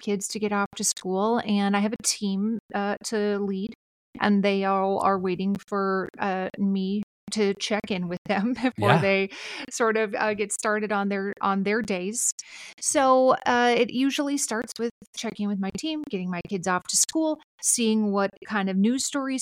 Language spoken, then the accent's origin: English; Minnesota, United States; accent: Minnesota; And am I reading in my Minnesota accent?